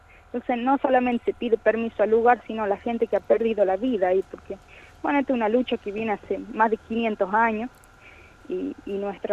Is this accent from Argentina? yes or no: yes; Argentina; no solamente para nosotros como comunidad indígena, sino para todos nosotros a nivel nacional, ¿no? Como argentinos